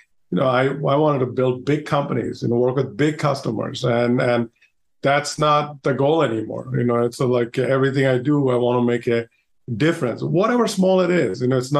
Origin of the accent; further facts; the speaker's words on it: Bangladesh; and I'm originally from Bangladesh.